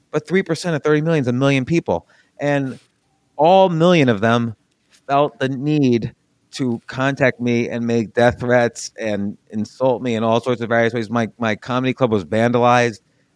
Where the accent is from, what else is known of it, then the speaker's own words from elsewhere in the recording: New York, United States; I'm a New Yorker, born and raised all around that area. I lived there all my life, except when I went to school.